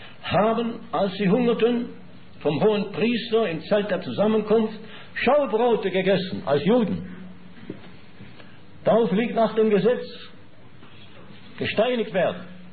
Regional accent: Schaffhausen, Switzerland; Ich bin in Schaffhausen im Waisenhaus aufgewachsen, Itten.

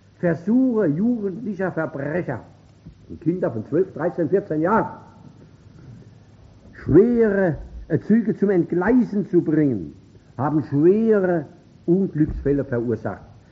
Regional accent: Germany; denn wir sind Deutsche

